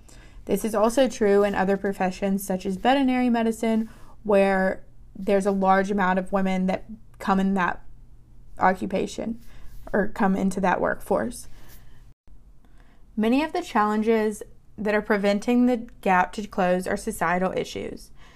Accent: Alabama, United States; Or if you're from my home state, Alabama, I'm hoping to get some people together, volunteers, to write these letters in Alabama.

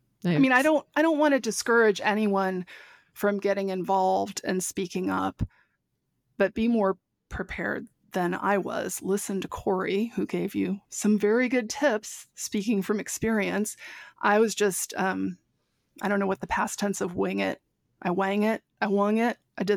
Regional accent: Texas, United States; I grew up in Texas and never got chiggers. Many summers in rural Texas.

